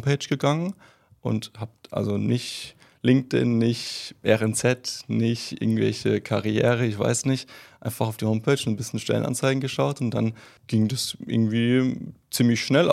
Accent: Heidelberg, Baden-Württemberg, Germany; now in Vienna, Austria; Genau, also ich komme auch ursprünglich aus Heidelberg, war immer hier in der Region irgendwo verwurzelt, bin es auch nach wie vor noch.

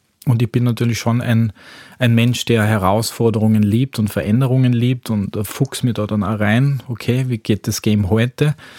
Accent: Tyrol, Austria; now in Vienna, Austria; ich bin ursprünglich aus Tirol. Wohne aber jetzt doch schon 23, 24 Jahre in Niederösterreich, respektive Wien.

